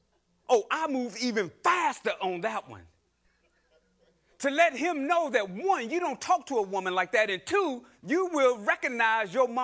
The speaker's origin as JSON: {"language": "English", "region": "North Carolina", "country": "United States", "tie": "born or raised there", "said": "Me and a friend of mine, years ago, growing up in North Carolina, back in the 70s, riding our bikes, coming from baseball practice."}